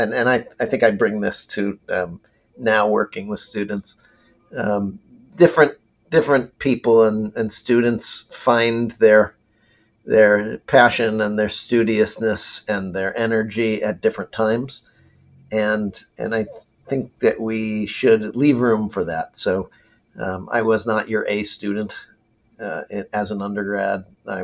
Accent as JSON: {"language": "English", "town": "Ann Arbor", "region": "Michigan", "country": "United States", "tie": "born or raised there", "said": "So I grew up in Ann Arbor, Michigan, a college town, kind of the quintessential college town, as the son of a business school professor."}